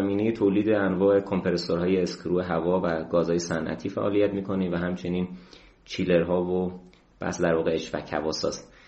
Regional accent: Ilam, Iran; من تو ایلام به دنیا اومدم، یکی از روستاهای دورافتاده ایلام. اسمش هم فکر کنم تو نقشه نیست هنوز.

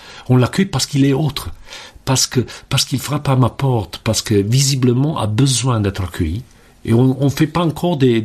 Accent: Italy; Moi, je suis italien d'origine. J'ai grandi, je dirais, sur les rives de la Méditerranée.

